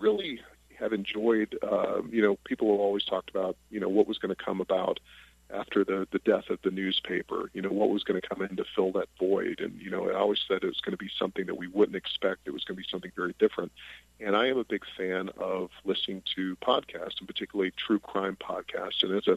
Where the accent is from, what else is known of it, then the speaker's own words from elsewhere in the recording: Alabama, United States; I remember thinking as a teenager growing up in Alabama